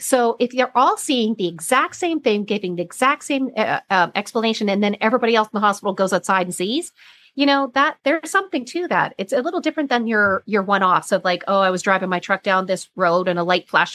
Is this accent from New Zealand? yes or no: no; Canada; Me being Canadian